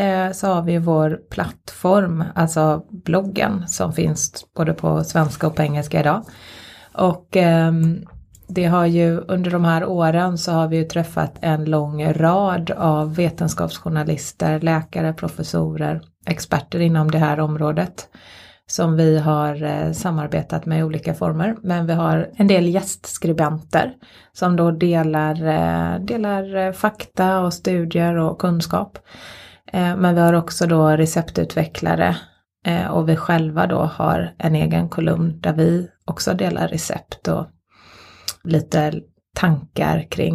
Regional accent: Sweden; Vi är ju ändå svenskar.

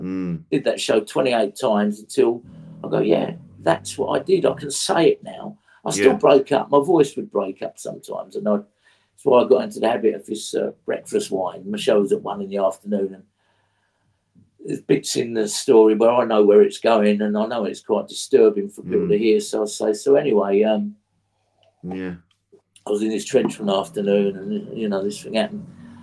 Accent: Whitstable, South East England, United Kingdom; When I did the show, the one I filmed in my hometown in Hastings, Whitstable.

